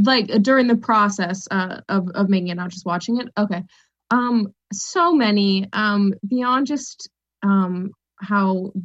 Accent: Texas, United States; I grew up in Texas and I had gone like, you know, low level camping

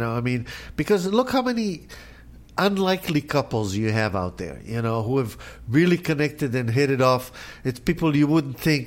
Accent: South Africa; I had that happen to me when I came from South Africa to here.

